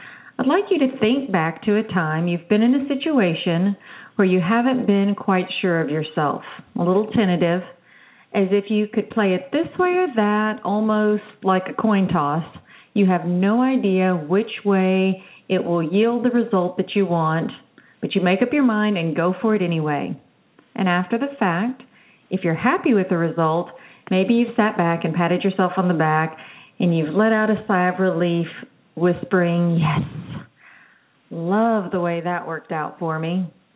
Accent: Killeen, Texas, United States; maybe because I'm from Fort Hood, which is, you know, largest military base in the free world. So I grew up in Killeen, Texas. That's where I'm from.

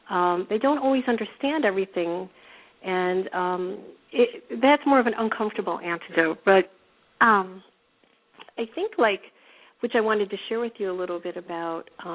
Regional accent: New York, United States; hi, I'm from New York. And everybody's always like, ooh, where, you know, because it's so cool to be from New York

